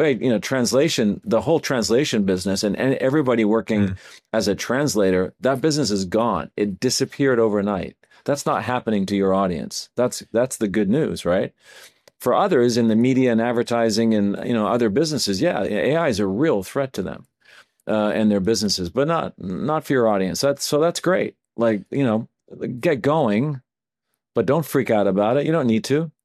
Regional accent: Canada; I'm Canadian

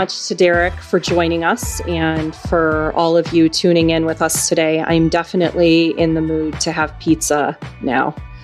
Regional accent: Chicago, Illinois, United States; I am a long-suffering Bears fan. I'm from Chicago originally.

